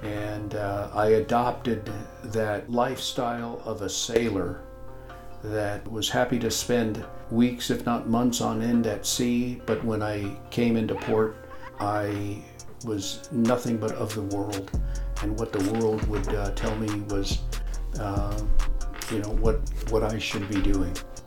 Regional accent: Fallbrook, California, United States; I grew up in Fallbrook. I graduated from Fallbrook High and joined the Navy.

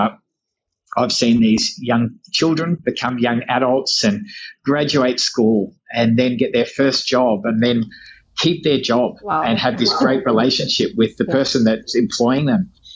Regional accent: Australia; It's hard to feel that as an Australian because you start thinking, oh, man, this is us.

